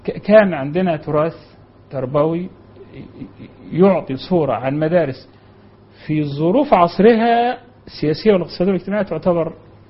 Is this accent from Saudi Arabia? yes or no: no; Upper Egypt, Egypt; يعني أنا أفتكر في الريف عندنا في الصعيد زمان كان أمية شديدة جدا